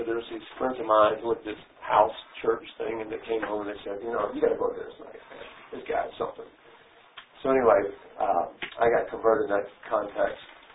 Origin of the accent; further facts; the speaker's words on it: Winston-Salem, North Carolina, United States; I was raised in Winston-Salem, and I was a church dropout.